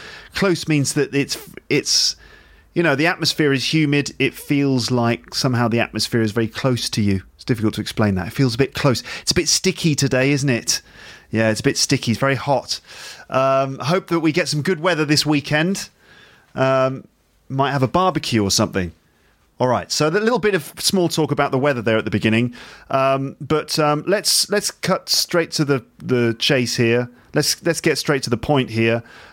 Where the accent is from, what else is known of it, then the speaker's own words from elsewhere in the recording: England, United Kingdom; I have to, because I'm English.